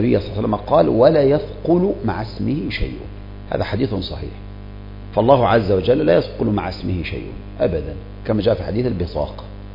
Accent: Egypt; ومن هنا ينتشر عندنا في مصر يا هو

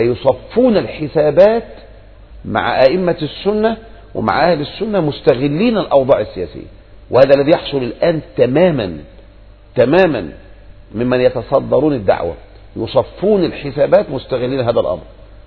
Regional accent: Egypt; فلهذا انتشر عندنا في مصر معروف كده، أي واحد متمسك يقال حنبلي

